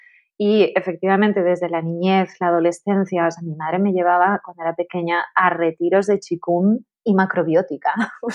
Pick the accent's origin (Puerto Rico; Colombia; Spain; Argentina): Spain; Tenerife, Canary Islands; now in Madrid, Spain; me mudé a Madrid porque yo soy de Tenerife